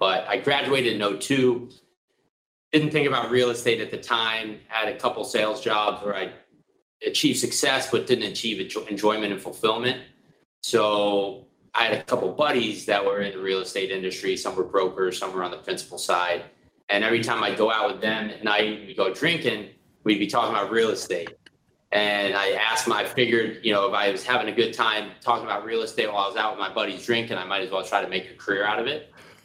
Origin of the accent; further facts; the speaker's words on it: Tampa, Florida, United States; Yeah, so I was born and raised in the Tampa area. So I grew up here, went off to Gainesville for college for about 4.5 years.